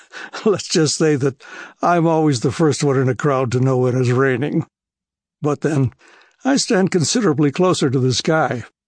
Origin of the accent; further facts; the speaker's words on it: New Jersey, United States; I hail from New Jersey.